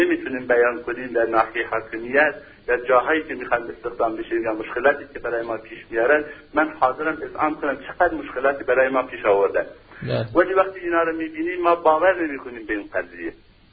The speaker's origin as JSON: {"language": "Persian", "country": "Iran", "said": "چون ما ایرانی هستیم"}